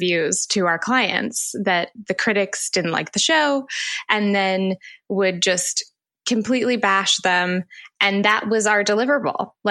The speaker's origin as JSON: {"language": "English", "region": "Midwest", "country": "United States", "tie": "born or raised there", "lives_now": "New York, United States", "said": "And I grew up in the Midwest. I traveled to New York to plant roots here"}